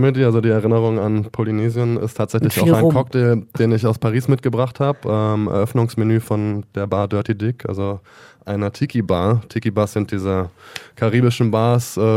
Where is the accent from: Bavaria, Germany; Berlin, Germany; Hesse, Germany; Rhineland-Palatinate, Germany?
Berlin, Germany; da dachte ich mir, als Berliner bin ich ja in der Pflicht, ein guter Gastgeber zu sein.